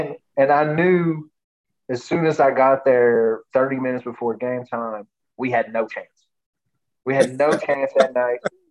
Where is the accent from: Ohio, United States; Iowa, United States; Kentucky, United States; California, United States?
Kentucky, United States; Augusta; I grew up in Augusta, but, my dad, when we went on Friday nights to watch basketball, if Augusta wasn't at home, we went down Route 8 and watched Maysville Bulldogs.